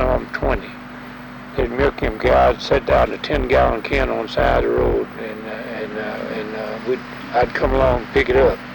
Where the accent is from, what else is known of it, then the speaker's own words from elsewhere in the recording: Alabama, United States; You know, we as I come us from Alabama. We were coming west, you know.